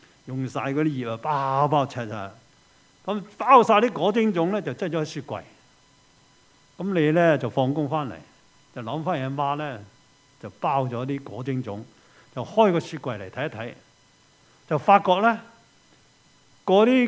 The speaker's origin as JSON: {"language": "Cantonese", "country": "China", "said": "即係我哋中國人所謂執骨"}